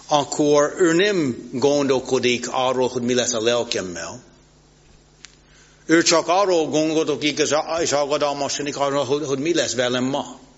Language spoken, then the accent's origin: Hungarian; United States; Hungarian is a second language; now in Hungary; Államokban, ahol én növekedtem föl, és itt Magyarországon lényegesen változott az én életemben.